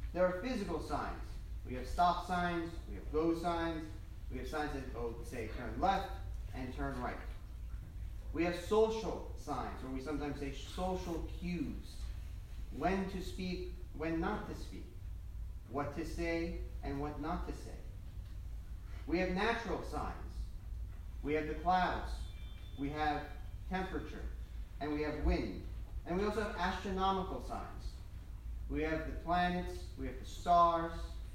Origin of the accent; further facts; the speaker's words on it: New Jersey, United States; moved away as an adult; now in Texas, United States; And I, growing up in New Jersey for 25 years, was under the assumption it's every 2 years. Because in New Jersey, it's every 2 years you have to register your car.